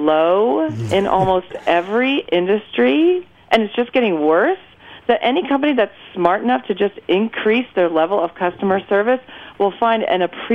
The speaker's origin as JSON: {"language": "English", "country": "United States", "said": "well, hello, I'm American. I'm buying this car in Chicago."}